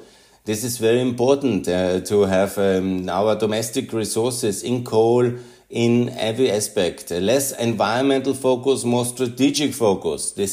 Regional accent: Austria; we in Austria, because I'm from Austria

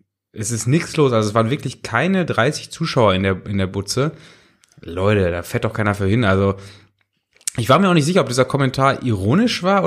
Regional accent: Dortmund, North Rhine-Westphalia, Germany; Ich bin aus Dortmund.

